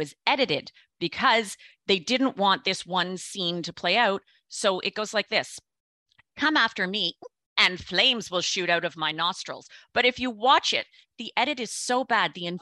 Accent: Canada; And the first year I was there from Canada, there was a girl who was there from Melbourne.

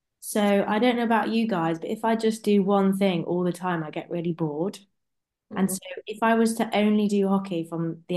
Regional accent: Nottingham, East Midlands, United Kingdom; So I'm from Nottingham, so that's in the Midlands region.

